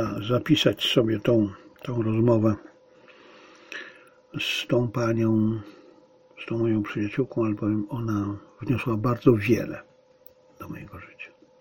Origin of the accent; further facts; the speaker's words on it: Zabrze, Silesian Voivodeship, Poland; przed moim urodzeniem moje ukochane Zabrze nazywało się Hindenburg. I kiedy byłem dzieckiem, dorastałem na poły w niemieckim Zabrzu. Jeszcze w niemieckim Zabrzu. W niemieckim otoczeniu. Wśród niemieckich Ślązaków.